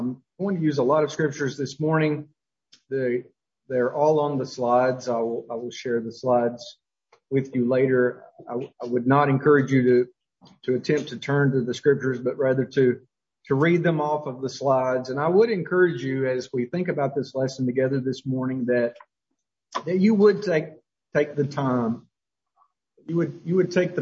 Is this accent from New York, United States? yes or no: no; Winfield, Alabama, United States; born there; I was born in Winfield, Alabama, to a woman named Mary